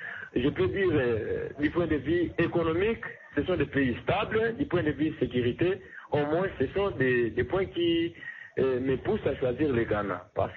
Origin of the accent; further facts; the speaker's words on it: DR Congo; nous, bien que nous sommes Congolais, nous vivons ici